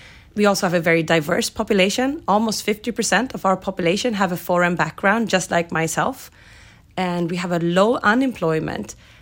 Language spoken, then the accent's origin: English; Solna, Stockholm County, Sweden; I am the mayor of Solna. I was born and raised here in Solna with a father from Pakistan, a mother from Finland, who met here and created their life here.